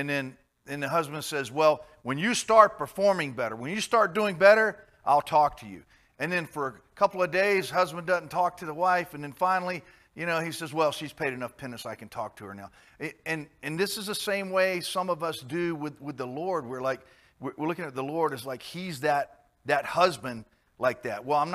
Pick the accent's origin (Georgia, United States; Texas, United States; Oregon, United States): Georgia, United States; years ago when I was growing up in the Baptist church down in Georgia in the Bible Belt